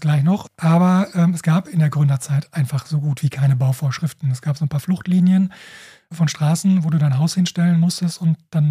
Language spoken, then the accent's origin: German; Dortmund, North Rhine-Westphalia, Germany; Also ich komme aus Dortmund